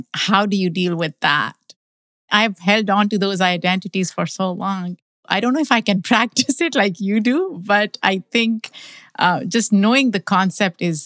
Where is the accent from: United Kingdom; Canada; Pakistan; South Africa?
Pakistan; now in United States; because I grew up in Pakistan predominantly